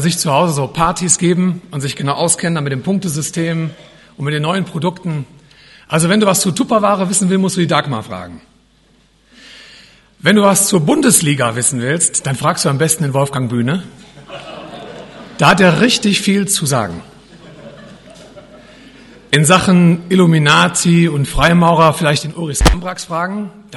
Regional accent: Rhineland-Palatinate, Germany; moved away; Sie stammt aus meiner alten Heimat, aus dem Hunsrück.

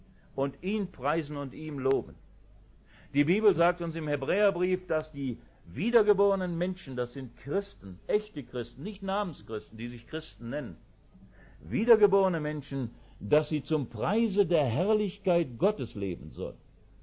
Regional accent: Wuppertal, North Rhine-Westphalia, Germany; Ich bin noch im Krieg geboren. Ich habe noch die Jahre 45 bis 49 mitgemacht, wo ich auf den Straßen von Wuppertal Brennnesseln gesucht habe

